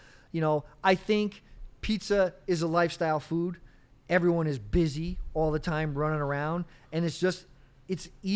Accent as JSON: {"language": "English", "town": "West Haven", "region": "Connecticut", "country": "United States", "tie": "born or raised there", "said": "So I grew up in West Haven. I moved to Fairfield for 1 year and then I got married, moved to Milford."}